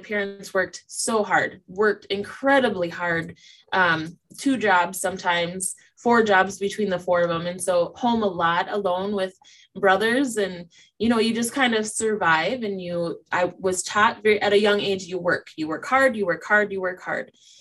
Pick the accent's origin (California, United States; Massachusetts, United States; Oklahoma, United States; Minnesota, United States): Minnesota, United States; Detroit Lakes; I grew up in Detroit Lakes, Minnesota, which is northern Minnesota as well.